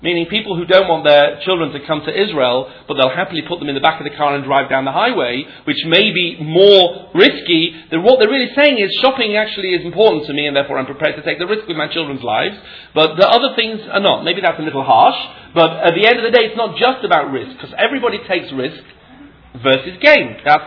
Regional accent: England, United Kingdom; accent: English; The three oaths, it's my English accent, oaths, I don't know how you say it in other lands.

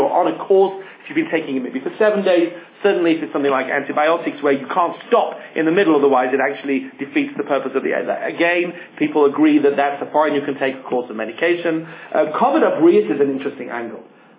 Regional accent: England, United Kingdom; You know, I always find this, as an Englishman, remarkable.

